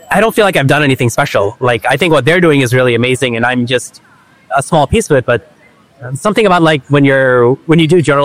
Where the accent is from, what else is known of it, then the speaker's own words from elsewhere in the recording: United States; as an American who grew up in a very well-off family and like had a lot of opportunities, like I've been in a privileged position.